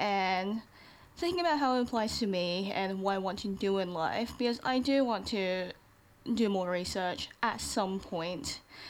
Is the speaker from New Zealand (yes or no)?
yes; Auckland, New Zealand; English is a second language; also born or lived in China; I'm from Auckland. Actually, I was born in China. I did 1 year of elementary school there and immigrated here to a completely new world.